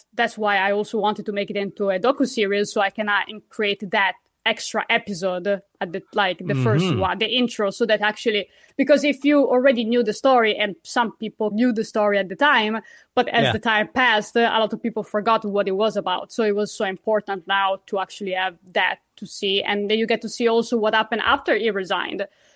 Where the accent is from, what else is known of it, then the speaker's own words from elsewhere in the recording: Italy; English is a second language; now in United States; And I'm Italian, so I'm an immigrant here. So I get to see, I grew up in Europe, obviously in Italy, and I come to this country